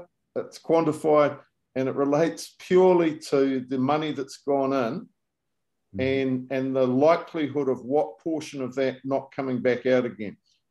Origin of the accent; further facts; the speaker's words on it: New Zealand; I'm a New Zealander originally, and they've had a 25% increase on average through the whole country.